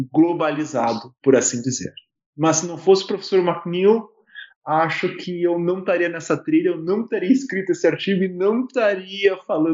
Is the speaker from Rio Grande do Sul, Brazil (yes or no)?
yes; Porto Alegre, Rio Grande do Sul, Brazil; Eu sou natural de Porto Alegre, nascido e criado em Porto Alegre, né?